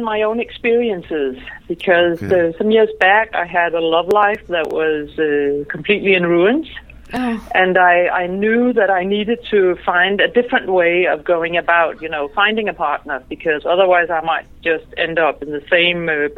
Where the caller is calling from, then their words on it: Copenhagen, Capital Region, Denmark; I'm in Copenhagen presently.